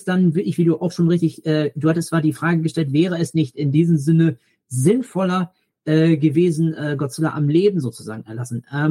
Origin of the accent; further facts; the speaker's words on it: Germany; Und deswegen sage ich ja, das kann man auch auf uns Deutsche dessen ummünzen, weiter und so fort, dass wir uns fragen, ja, was macht uns zu Deutschen sozusagen?